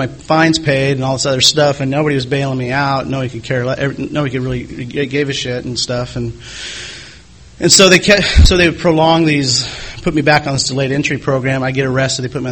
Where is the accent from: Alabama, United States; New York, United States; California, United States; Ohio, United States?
California, United States; I'm from God's country. I'm from a little mountain town outside of in between Yosemite and Kings Canyon National Park.